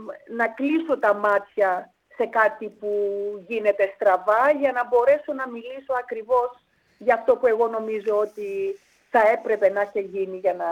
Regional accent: Famagusta, Famagusta District, Cyprus; born there; moved away; ποτέ αλλού εκτός από την πόλη μου που με γέννησε, την Αμόχωστο.

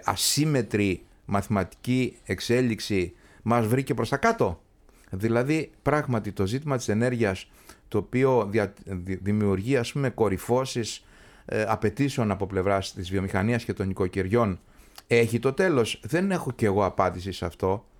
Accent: Agios Nikolaos, Crete, Greece; Εγώ γεννήθηκα και μεγάλωσα στον Άγιο Νικόλαο Κρήτης

